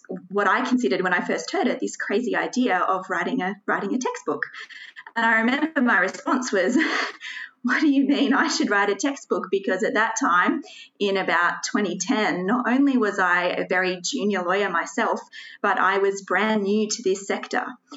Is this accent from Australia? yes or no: yes; Australia; I'm an Australian. I grew up in Australia. I went to Sydney University